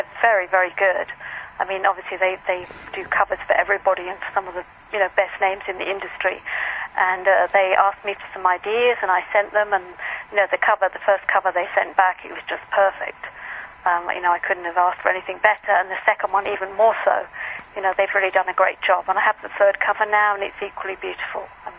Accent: London, United Kingdom; I'm from England, London. Big city part.

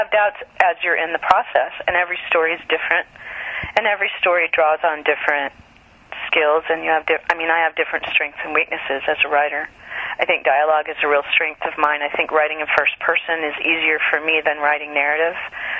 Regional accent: Texas, United States; also born or lived in Oklahoma; I grew up in Texas and Oklahoma. I went to Wellesley for undergrad, fell in love with the East Coast

